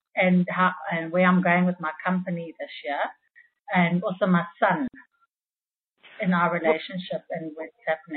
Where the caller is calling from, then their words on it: South Africa; From South Africa.